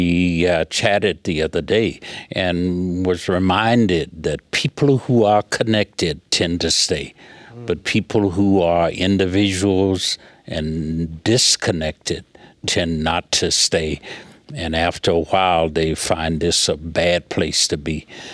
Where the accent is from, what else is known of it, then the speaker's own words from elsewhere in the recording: Georgia, United States; I was coming from Asbury Park, New Jersey, where I'd been working all summer, going back to Georgia to finish high school